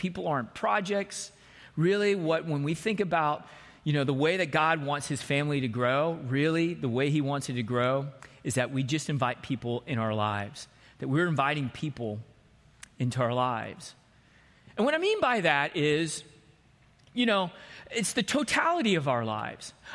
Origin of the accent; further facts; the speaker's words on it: Texas, United States; I grew up in Texas. And so this is like on the other side of the world to me.